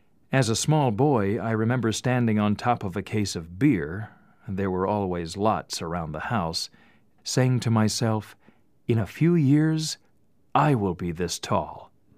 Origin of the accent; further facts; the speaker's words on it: Canada; I grew up on a reservation in Canada. As a young fellow, I was a proud Mi'kmaq Indian.